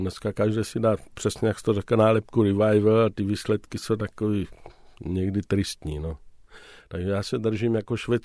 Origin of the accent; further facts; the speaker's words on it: Brno, South Moravian Region, Czechia; moved away; když jsme Brňáci spolu mluvili